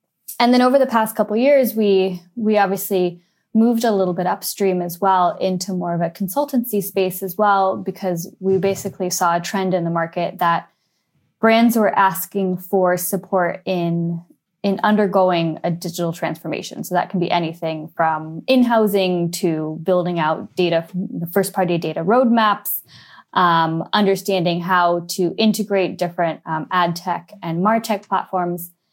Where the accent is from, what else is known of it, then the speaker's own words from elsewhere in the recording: San Francisco, California, United States; moved away as an adult; now in London, United Kingdom; I'm actually originally from San Francisco, so I'm one of the very few people who was born and bred in San Francisco, grew up in the city while Silicon Valley was booming.